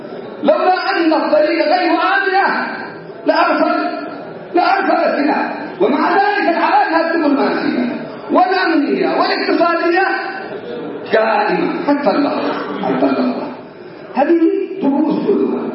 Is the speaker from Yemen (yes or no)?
yes; Yemen; لان هذه الاجواء ليست موجوده عندنا في اليمن كما هي موجوده في الخارج